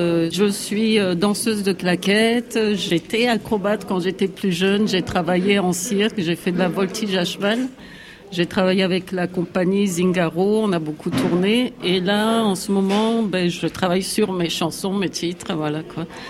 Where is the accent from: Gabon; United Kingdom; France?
Gabon; first language Benga; French is a second language; also born or lived in Guinea; Alors, c'est le Benga, c'est ma langue maternelle, qui est une langue du Gabon, et voilà, dont je suis originaire. Je suis originaire de Guinée et du Gabon, Guinée-Conakry, Gabon.